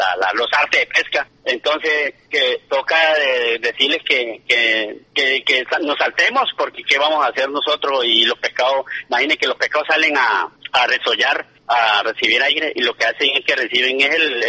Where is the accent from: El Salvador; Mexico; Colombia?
Colombia; Puente Sogamoso, Santander; Nosotros que somos de pescadores de Puente Sogamoso y estamos pendientes de la cuestión